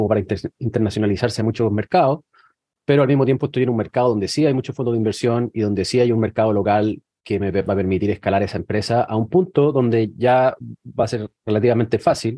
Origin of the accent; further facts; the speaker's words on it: Chile; lo digo como chileno